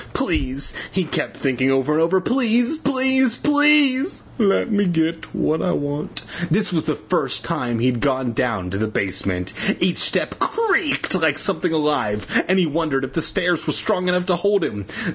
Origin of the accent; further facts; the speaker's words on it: California, United States; By the way, growing up in Southern California, basements are very rare.